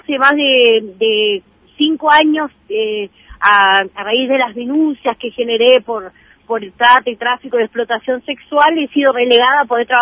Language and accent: Spanish; Fray Bentos, Río Negro, Uruguay; Soy oriunda de la ciudad de Fray Bentos.